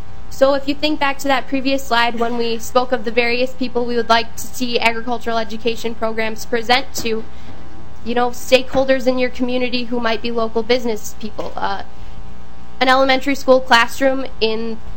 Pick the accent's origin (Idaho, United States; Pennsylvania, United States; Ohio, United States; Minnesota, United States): Minnesota, United States; Trimont; Growing up in a rural community, I'm from Trimont, Minnesota, I was surrounded by corn and soybean fields my entire life.